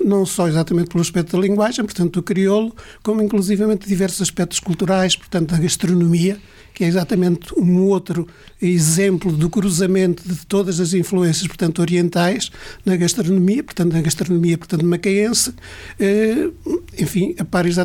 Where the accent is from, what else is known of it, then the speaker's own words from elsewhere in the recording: Foios, Guarda, Portugal; que eu aprendi em criança na minha terra, numa aldeia, portanto, reiana.